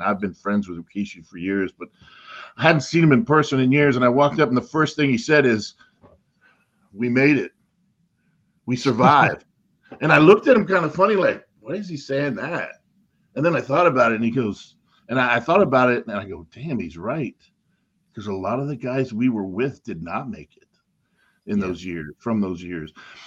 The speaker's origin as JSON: {"language": "English", "town": "Miami", "region": "Florida", "country": "United States", "tie": "born or raised there", "said": "I grew up in Miami, Florida, most of my life"}